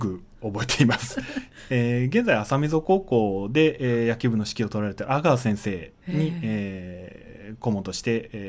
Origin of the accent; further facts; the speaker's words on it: Sagamihara, Kanagawa, Japan; ずっと相模原で育ってきましたので、地元で、仕事がしたいなというところもありまして